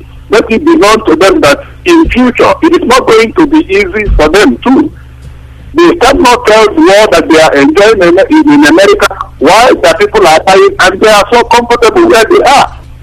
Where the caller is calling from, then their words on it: Italy; I'm calling from Italy.